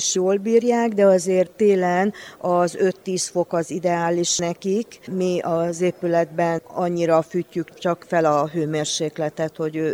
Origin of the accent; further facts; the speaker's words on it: Kiskőrös, Bács-Kiskun, Hungary; Magyarországról jöttünk Kiskörösről, a Pekona kaktusz kertészetről.